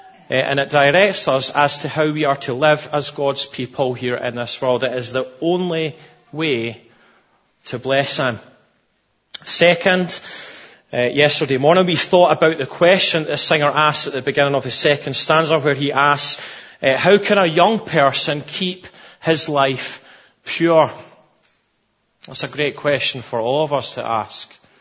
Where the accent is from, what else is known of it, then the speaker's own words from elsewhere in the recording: Musselburgh, Scotland, United Kingdom; It's good to be back in Musselburgh again, my hometown, my home church.